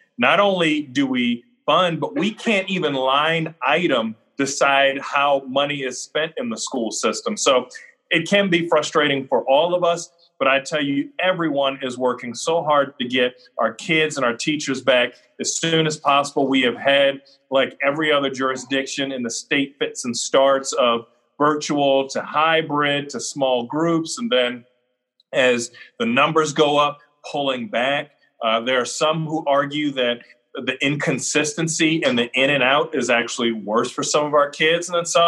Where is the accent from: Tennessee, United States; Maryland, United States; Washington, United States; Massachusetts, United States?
Maryland, United States; I grew up in Baltimore County, and I love Johnny O.